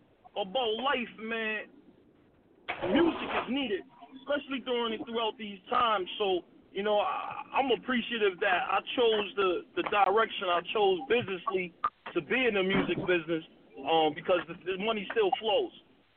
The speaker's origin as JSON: {"language": "English", "region": "New Jersey", "country": "United States", "moved": "yes", "lives_now": "Seattle, United States", "said": "I'm out here on the West Coast now. I'm from Jersey, but I've been on the West for 7 years right now."}